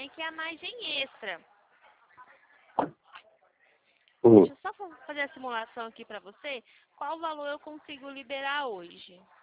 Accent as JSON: {"language": "Portuguese", "town": "Araras", "region": "São Paulo", "country": "Brazil", "said": "Eu sou daqui de Araras."}